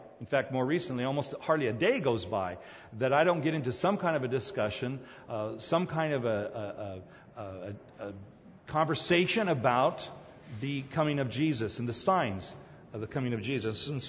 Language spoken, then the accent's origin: English; South Korea; English is a second language; now in United States; When I grew up in Korea, we didn't really have billboards in those days. But I came to America. It had to be sometime in the early 60s.